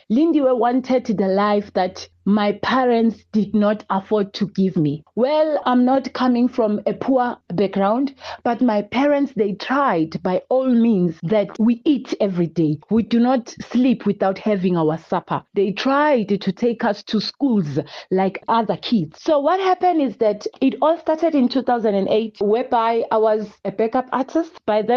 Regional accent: Ekurhuleni, Gauteng, South Africa; born there; I was born in Ekurhuleni in a very small township called Wadtville. We then moved to Vosloorus. That's where I am currently living.

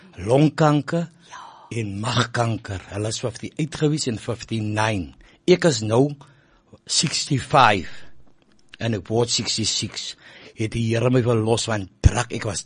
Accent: Elsies River, Western Cape, South Africa; ek is van Kenoot, Jelsies River

